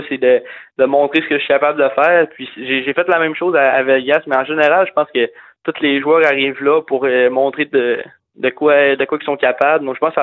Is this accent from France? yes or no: no; Quebec, Canada; Puis moi, je viens du Québec